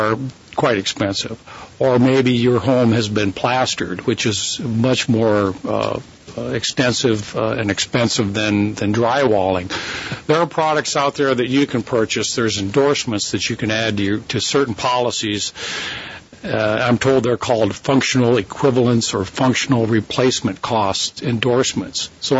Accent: Pierre, South Dakota, United States; I'm an attorney from Pierre

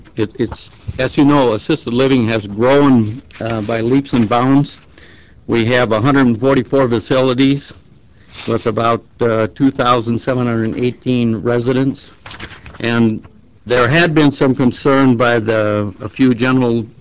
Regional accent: Brookings, South Dakota, United States; I'm from District 7 in Brookings.

